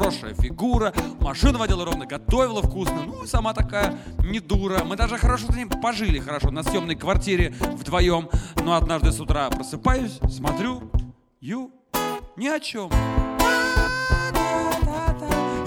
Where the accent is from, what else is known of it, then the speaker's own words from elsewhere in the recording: Saratov, Saratov Oblast, Russia; Я из Саратова, и я саратовец, и поэтому, да, Саратов.